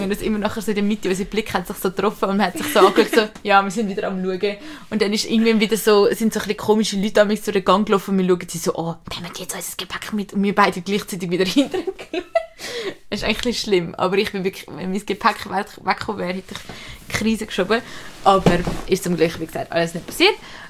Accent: England, United Kingdom; ich bin Engländer

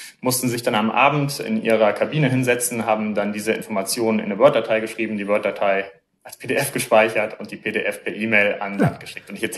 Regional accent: Hamburg, Germany; ich habe unter anderem in Hamburg studiert, ja. Ich komme aus Hamburg

